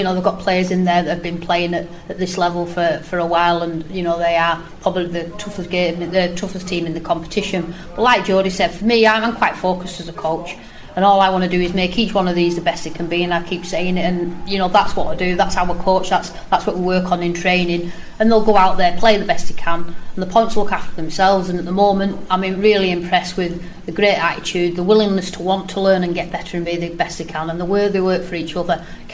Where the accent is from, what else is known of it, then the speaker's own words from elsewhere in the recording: North West England, United Kingdom; to come and be able to coach back in my hometown and say that we've got a full Cumbrian side, I think it's good for Cumbria and the area